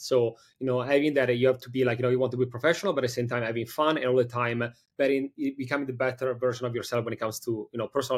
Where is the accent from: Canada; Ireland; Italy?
Italy; Milan, Lombardy; moved away as an adult; also born or lived in Copenhagen, Denmark / Miami, United States; now in New York City, United States; originally I'm from Italy, from Milano. I moved in different cities before arriving in New York City. So I lived in Milano, you know, majority of my life. After that, I went to Copenhagen, Denmark, to get my master's degree. And then after that, I moved to Miami